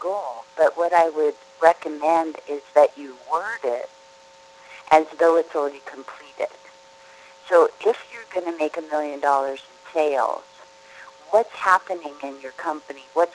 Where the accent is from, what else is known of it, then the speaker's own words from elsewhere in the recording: Hawaii, United States; and I was raised in Hawaii, and I told her it was a freckle.